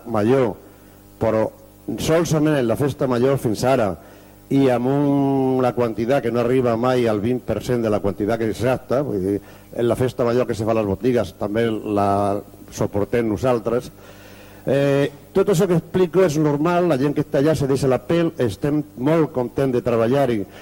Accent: Almería, Andalusia, Spain; Catalan is a second language; moved away as an adult; also born or lived in Catalonia; jo parlo un català una mica raro, soc d'Almeria, però porto 30 anys a Catalunya i me sento tan català com el primer d'aquesta sala.

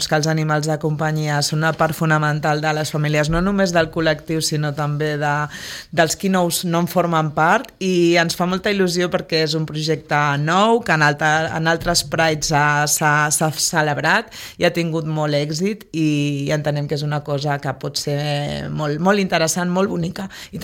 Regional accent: Barcelona, Catalonia, Spain; Jo vinc de Barcelona, vinc de Gràcia, i les festes de Gràcia no tenen res a veure amb el que jo vivia quan jo tenia 18-20 anys, no?

